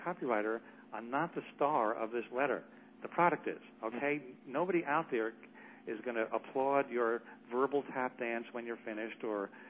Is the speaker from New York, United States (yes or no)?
yes; Brooklyn, New York, United States; now in The Hamptons, United States; up in Brooklyn, and now I live out in the Hamptons